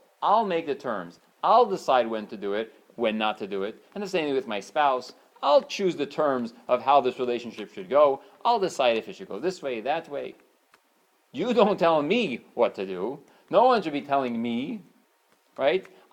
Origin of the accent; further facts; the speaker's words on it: United States; Especially, I grew up in America.